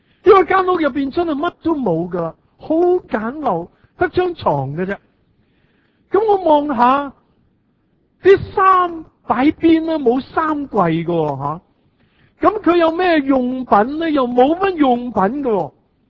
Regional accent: Hong Kong

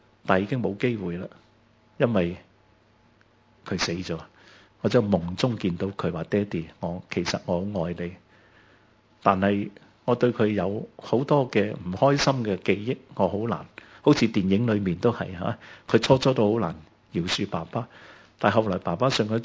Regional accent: China; 因为我哋中国人经历嘅苦难咁大，我哋需要嘅真正嘅爱

